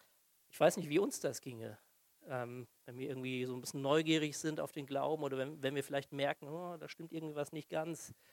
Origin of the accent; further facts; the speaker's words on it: Siegen, North Rhine-Westphalia, Germany; Das erinnert mich ein bisschen so an meine Kindheit und Jugend. Ich komme aus Siegen in Nordrhein-Westfalen